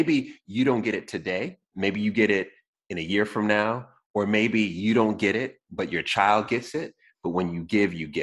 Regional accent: New York City, New York, United States; born there; So I was born in New York. Shout out to all my Jamaica queens. Massive, right? I was not born in the best area, should I say, right?

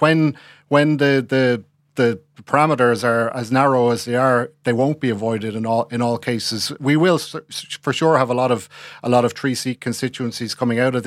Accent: Swords, Leinster, Ireland; I'm from Swords.

